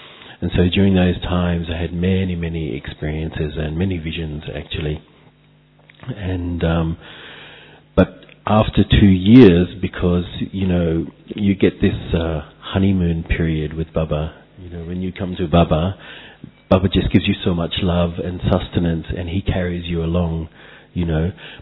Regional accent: Australia; now in India; from Australia originally. So I spend most of my time in Shantivan now doing service.

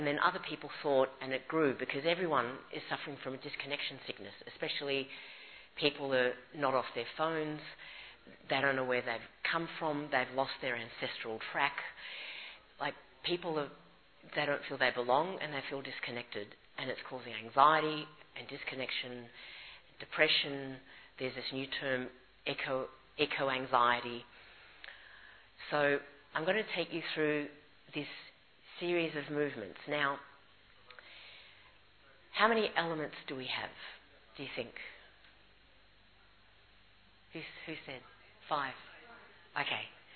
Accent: Australia; So I'm from Australia and I learned

